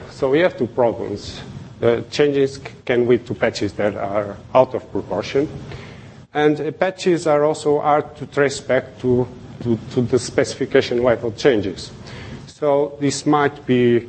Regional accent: Lisbon, Portugal; English is a second language; So I'm also from Lisbon, Portugal.

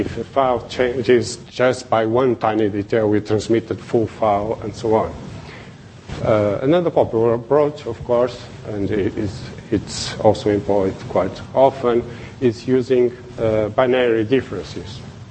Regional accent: Lisbon, Portugal; English is a second language; So I'm also from Lisbon, Portugal.

